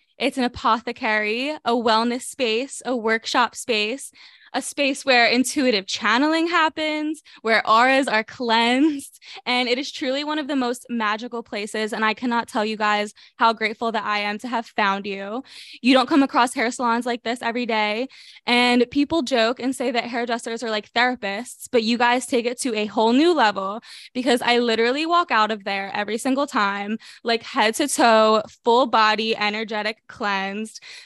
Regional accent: New Jersey, United States; when I thought of my hometown, when I thought about South Jersey, I was like, this is not the place for me.

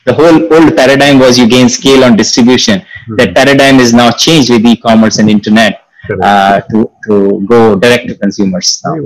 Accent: India; English is a second language; In India, I think I grew up in India.

